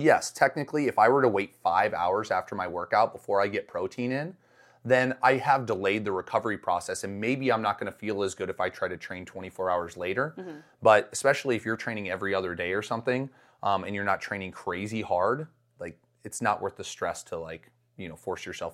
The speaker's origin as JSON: {"language": "English", "region": "Midwest", "country": "United States", "tie": "born or raised there", "lives_now": "Colorado, United States", "said": "when I grew up in the Midwest, and then when I moved out to Colorado for the first time"}